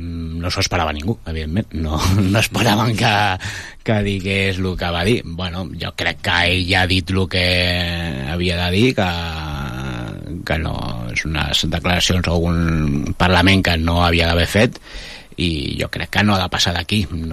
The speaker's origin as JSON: {"language": "Catalan", "town": "Sabadell", "region": "Catalonia", "country": "Spain", "said": "la gent que som de Sabadell"}